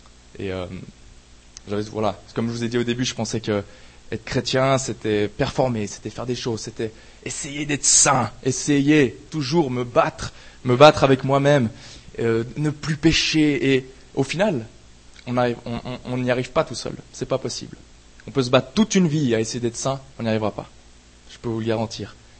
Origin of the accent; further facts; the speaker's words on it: Switzerland; dans le milieu dans lequel j'ai grandi, c'était en Suisse.